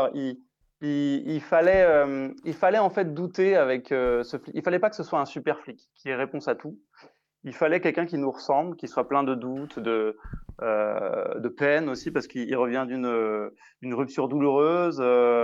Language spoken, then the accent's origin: French; Brittany, France; Mais il se trouve que moi je suis breton également.